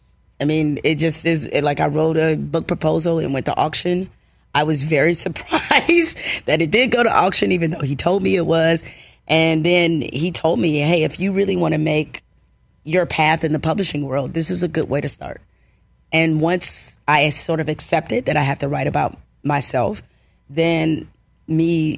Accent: Detroit, Michigan, United States; and also write about my life growing up in Detroit and my story in the most transparent, honest, vulnerable, raw way that I could.

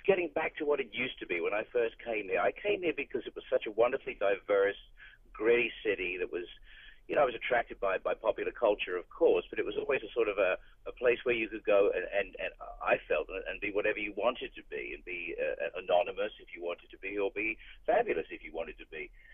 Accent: United Kingdom; moved away as an adult; now in New York, United States; I'm a Brit. I came here to work for Burberry in 79.

